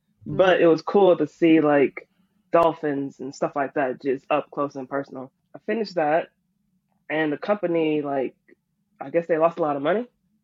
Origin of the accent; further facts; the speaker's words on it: Ohio, United States; moved away as an adult; now in Atlanta, United States; Well, I'm from Ohio. So after I graduated high school, I went straight into the Army because, college is expensive in the States.